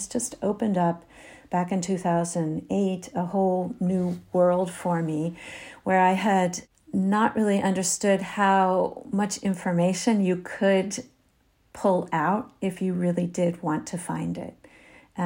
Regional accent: United States; moved away as an adult; now in Europe; I am an American. I was trained as an architect in the US and came out of the American approach to material selection

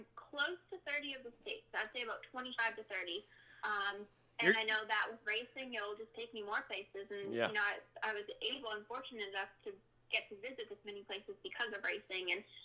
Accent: Canada; now in North Carolina, United States; I'm from Canada. I moved to North Carolina about 2.5 years ago.

